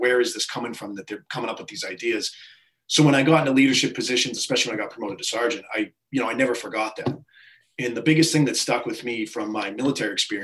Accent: Yarmouth, Maine, United States; Yeah, so I grew up in Yarmouth, went to high school here.

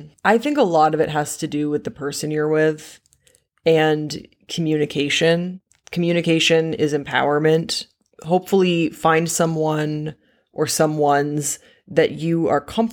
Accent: Belgium; I grew up in Belgium.

